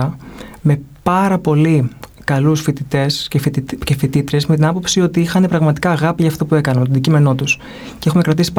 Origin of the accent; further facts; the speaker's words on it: Athens, Attica, Greece; οι καλύτεροι βάση μέσου όρου φοιτητές στην πόλη μου, στην Αθήνα.